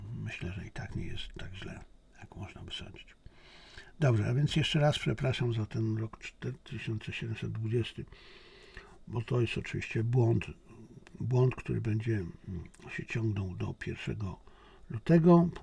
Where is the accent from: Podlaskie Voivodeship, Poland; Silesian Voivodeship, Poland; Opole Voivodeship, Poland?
Silesian Voivodeship, Poland; Bo pewnie dlatego, że jestem Ślązakiem.